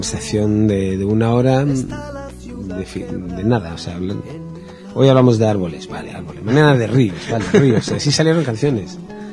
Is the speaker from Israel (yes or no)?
yes; Israel; Spanish is a second language; Mi madre es de Palestina, yo soy de Israel.